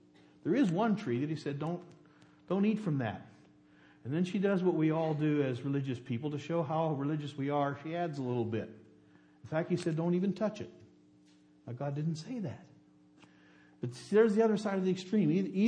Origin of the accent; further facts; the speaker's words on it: West Virginia, United States; Then later, I grew up in West Virginia. And in West Virginia, in the church I grew up in, people thought you couldn't eat or drink inside the church building.